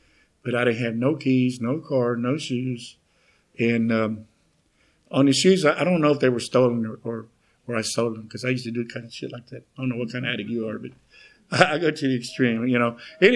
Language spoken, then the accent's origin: English; Dallas, Texas, United States; And I'm from Tiny's N.A. in Mesquite, Texas, but I'm originally from Dallas.